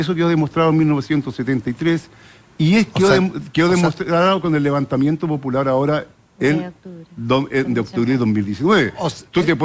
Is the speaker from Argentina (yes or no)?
no; Chile; Yo soy comunista chileno.